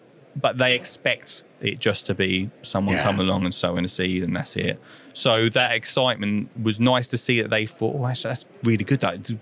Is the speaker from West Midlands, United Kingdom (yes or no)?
no; East of England, United Kingdom; And then back to my hometown in Essex as well.